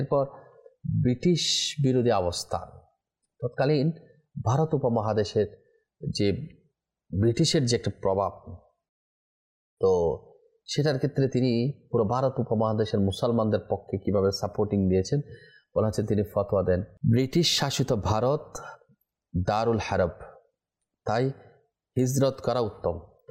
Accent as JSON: {"language": "Bangla", "town": "Chittagong", "region": "Chittagong Division", "country": "Bangladesh", "said": "আমার বাড়ি হচ্ছে চট্টগ্রাম, চট্টগ্রামের ল্যাঙ্গুয়েজটা আলাদা, চট্টগ্রামের ভাষা, চট্টগ্রামের সংস্কৃতি সেটার সাথে অন্য জায়গার সাথে হবে না।"}